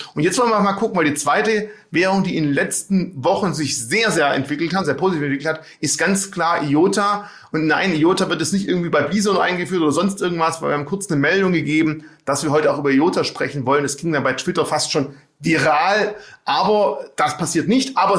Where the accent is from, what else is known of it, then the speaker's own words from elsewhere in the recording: Baden-Württemberg, Germany; als Schwabe